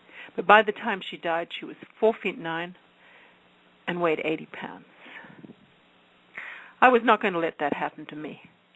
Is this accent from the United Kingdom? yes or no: yes; United Kingdom; I'm British. I drink a lot of tea.